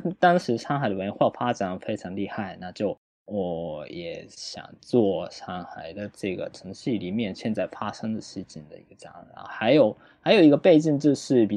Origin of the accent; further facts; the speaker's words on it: Fukuoka, Japan; born there; Chinese is a second language; 就是因为我是出生于福冈，现在也住在福冈的